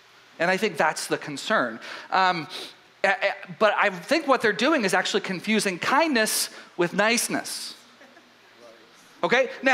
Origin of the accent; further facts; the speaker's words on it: Southern United States, United States; Now, you guys, I am from the South, so I know all about this.